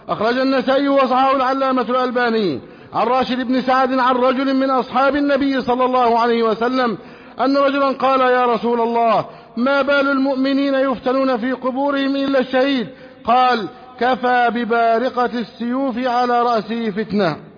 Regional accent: Egypt; أن يحفظ بلدنا مصر أمنا أمانا

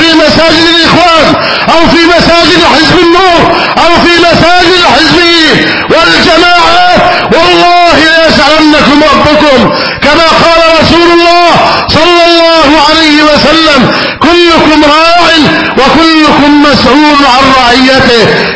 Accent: Egypt; واجعل بلدنا مصر أمنا أمانا

